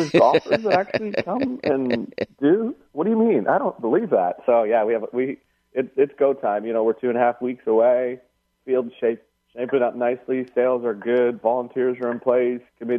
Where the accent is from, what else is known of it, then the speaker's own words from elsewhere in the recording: Canada; I'm not, you know, I'm Canadian. I'm a beer drinker.